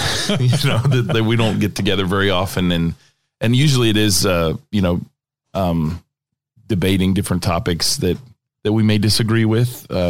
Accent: Virginia, United States; born there; originally, I was born in Virginia and I raised all over the United States with my dad being a minister.

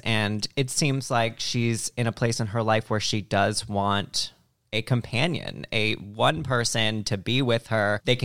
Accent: Massachusetts, United States; I'm from Massachusetts, but I've actually never been to Salem.

